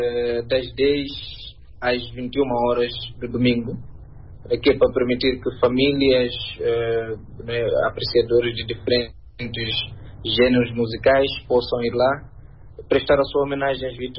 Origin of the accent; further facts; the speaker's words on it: Mozambique; Sendo moçambicano, esta notícia entristece-me